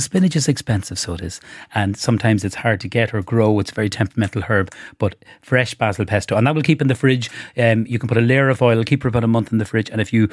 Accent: County Cavan, Ireland; No, we forage. Not steal, forage, Claire. I know we're from Cavan, but we're not the steak.

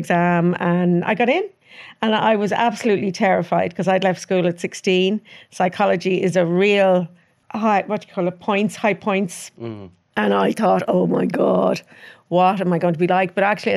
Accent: Clontarf, Leinster, Ireland; I was born and raised in Clontarf. And then when I got married, we lived out in Malahide first

